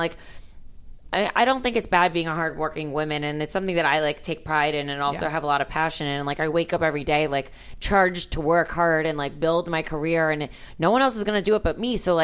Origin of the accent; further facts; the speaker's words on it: Miami, Florida, United States; It's funny because like you can take the girl out of Miami, but like